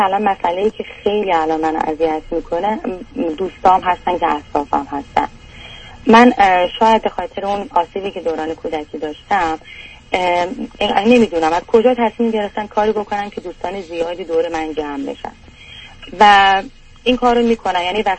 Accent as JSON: {"language": "Persian", "country": "Iran", "moved": "yes", "lives_now": "Canada", "said": "بعد از اینکه از ایران اومدیم."}